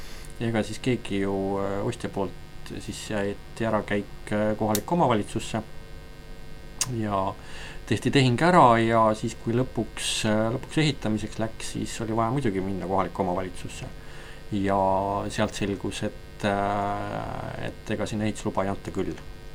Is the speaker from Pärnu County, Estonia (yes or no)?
yes; Pärnu, Pärnu County, Estonia; kodulinn Pärnu on alati olnud selline